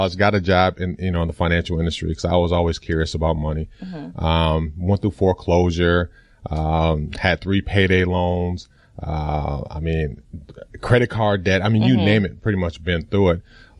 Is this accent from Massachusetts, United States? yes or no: no; St. Paul, Minnesota, United States; You know, I grew up in St. Paul, Minnesota, to a single mother, fatherless.